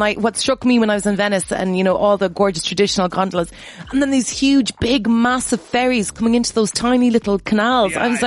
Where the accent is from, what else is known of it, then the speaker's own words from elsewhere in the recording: Galway, Connacht, Ireland; It makes sense because I'm very friendly and I'm from Galway.